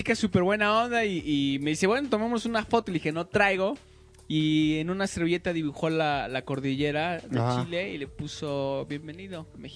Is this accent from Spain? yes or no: no; Mexico; Y le dije al chico, oye, no seas gacho, güey, vengo desde México.